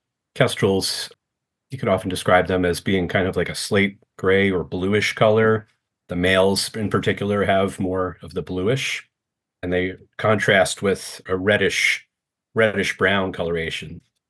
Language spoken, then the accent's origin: English; Staten Island, New York, United States; growing up in Staten Island, New York, which was highly suburban and city.